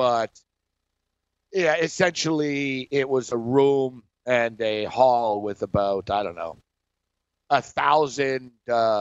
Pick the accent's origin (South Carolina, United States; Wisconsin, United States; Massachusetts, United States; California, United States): California, United States; I'm from California, and as Tom Brady is from California.